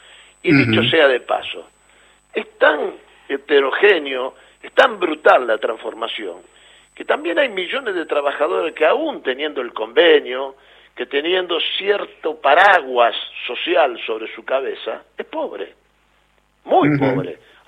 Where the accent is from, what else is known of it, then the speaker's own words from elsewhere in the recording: Rosario, Santa Fe, Argentina; Yo no soy santafesino, yo soy rosarino.